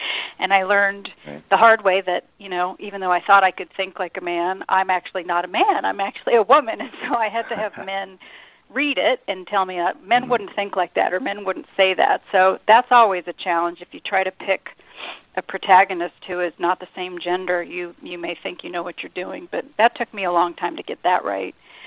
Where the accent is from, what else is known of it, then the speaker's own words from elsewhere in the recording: San Diego, California, United States; it takes place where I grew up here in San Diego, which is where I am now, and actually in La Jolla, where I went to junior high and high school.